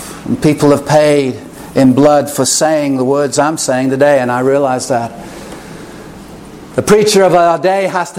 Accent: England, United Kingdom; Growing up in England

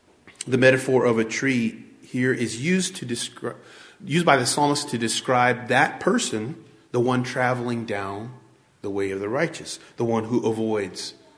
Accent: Alpine, Texas, United States; I remember one time when I was a kid growing up in Alpine, Texas

